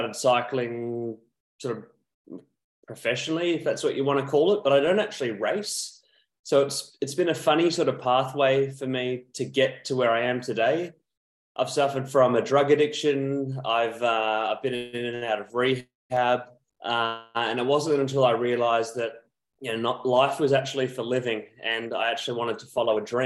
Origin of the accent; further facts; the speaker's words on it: Australia; now in Spain; So I'm an Australian. I am 34 years old. I'm living in Spain